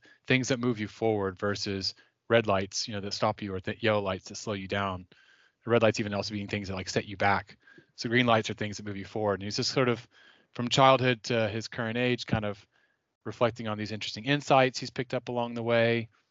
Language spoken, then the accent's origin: English; Austin, Texas, United States; he's from Austin, Texas. That's my hometown.